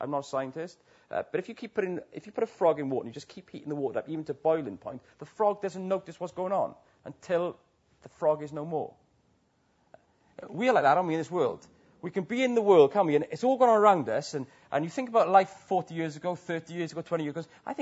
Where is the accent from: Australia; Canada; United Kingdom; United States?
United Kingdom; Wales; I love Wales. And I'm Welsh.